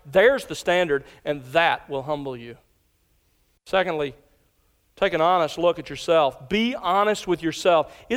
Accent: Alabama, United States; When I was growing up in South Alabama, my whole life at home, we always had a bulldog.

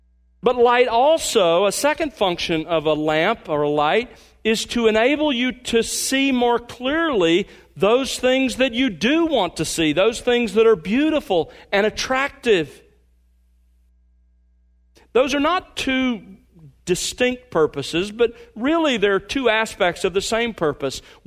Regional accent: Mobile, Alabama, United States; you know I grew up in Mobile, Alabama. And in Mobile, we lived there by the coast.

